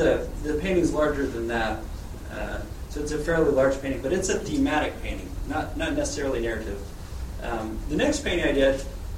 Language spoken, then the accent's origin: English; Salt Lake City, Utah, United States; I grew up in Salt Lake. I had a younger brother born in Alexandria here, and also one born in Florida, but I was raised in Salt Lake.